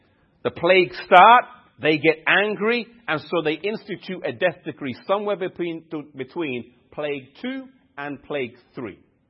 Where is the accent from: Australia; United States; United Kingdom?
United Kingdom; England; I grew up in England